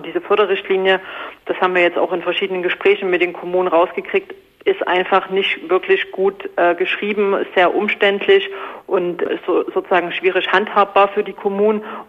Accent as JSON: {"language": "German", "town": "Dresden", "region": "Saxony", "country": "Germany", "said": "ich komme ja aus Dresden"}